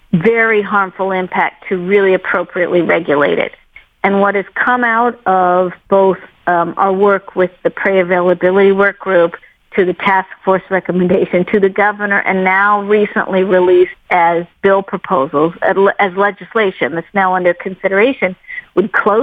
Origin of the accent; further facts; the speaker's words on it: Midwest, United States; and I grew up in the Midwest